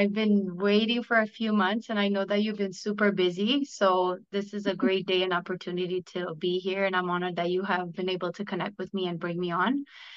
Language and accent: English; Romania; now in Calgary, Canada; I'm from Calgary, Alberta, originally from Romania.